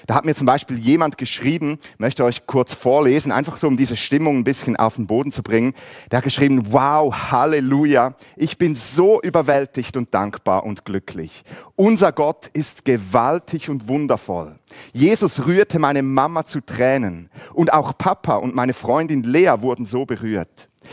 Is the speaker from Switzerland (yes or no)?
yes; Switzerland; accent: Swiss; now in Hamburg, Germany; Ich bin 44 Jahre alt. Ich wohne mit meiner Familie in Hamburg. Aber eigentlich sind wir Schweizer, wie ihr vielleicht an meinem Dialekt gehört habt. Und wir wohnen in Hamburg mitten in diesem Brennpunkt St. Pauli, also wirklich Downtown